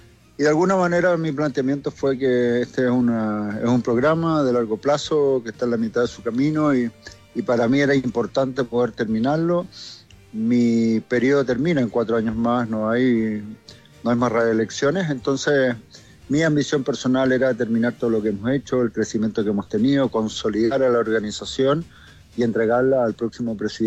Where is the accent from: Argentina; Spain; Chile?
Chile; de ser chileno, orgulloso de lo que vi en mi país